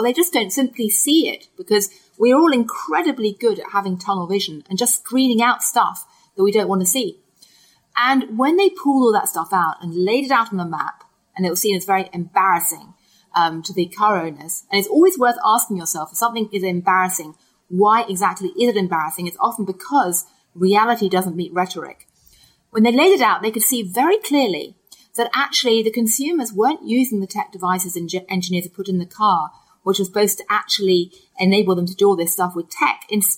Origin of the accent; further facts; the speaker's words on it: United Kingdom; I grew up in Britain